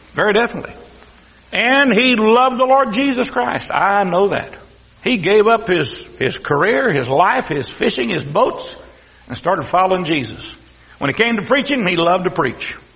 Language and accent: English; Texas, United States; accent: Texas twang; Now, you can tell I've got a Texas twang. I was raised in Texas. All of my college and all of my teaching English and history didn't change this Texas twang.